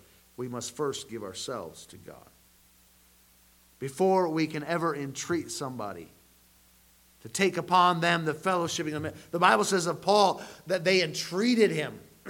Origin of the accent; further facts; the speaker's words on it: United States; We Americans tend to be very independent compared to other cultures.